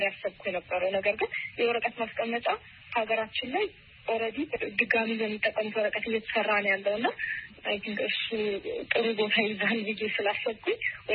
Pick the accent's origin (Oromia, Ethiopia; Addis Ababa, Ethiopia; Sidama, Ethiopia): Sidama, Ethiopia; Hawassa; እኔ ማለት ከልጅ ያደኩት ሐዋሳ ነው። ከሶስት ወቶች ጋር ነው ያደኩት።